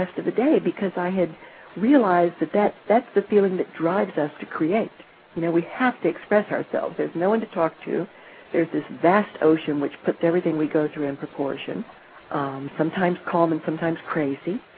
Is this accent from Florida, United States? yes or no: yes; Florida, United States; now in Atlanta, United States; I tend to gush about Florida because I am from Florida, and I write about Florida, even though I live in Atlanta, Georgia.